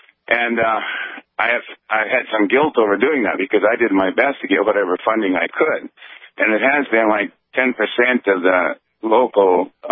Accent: North Dakota, United States; And I was born in North Dakota, raised in North Dakota, and I ended up teaching school in North Dakota for many years.

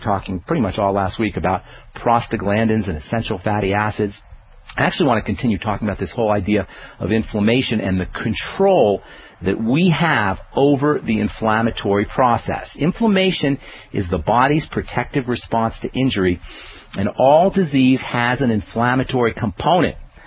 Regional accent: Boulder, Colorado, United States; I hail from Boulder, Colorado, and I specialize in using nutritional supplements

